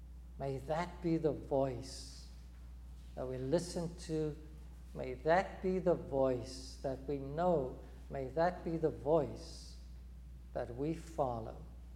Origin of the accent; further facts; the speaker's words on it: South Africa; growing up in South Africa